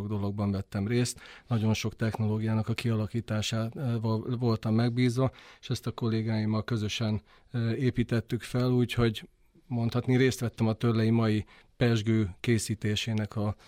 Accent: Zebegény, Pest, Hungary; azért, mert a Dunakanyarból származom, Zebegényben születtem

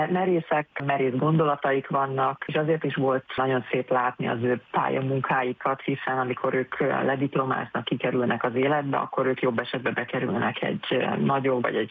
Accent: Szolnok, Jász-Nagykun-Szolnok, Hungary; ugyanis én is Szolnokról származom, úgyhogy jó volt látni, hogy egy ilyen alföldi városban is vannak még megvalósult szép projektek

